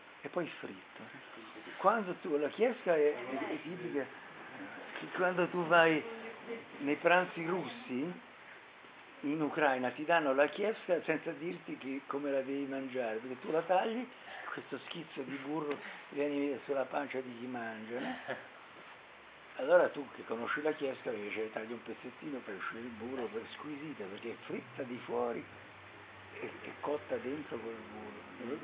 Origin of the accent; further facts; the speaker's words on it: Livorno, Tuscany, Italy; born there; sono nato a Livorno che era sede dell'Accademia Navale